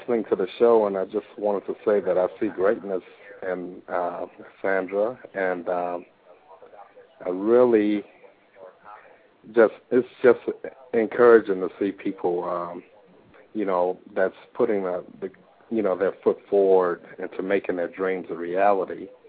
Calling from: New Jersey, United States; I'm from New Jersey.

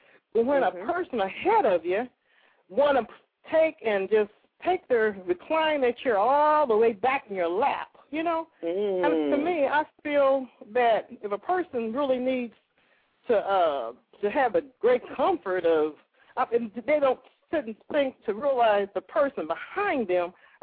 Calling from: Indiana, United States; I'm calling from Indiana.

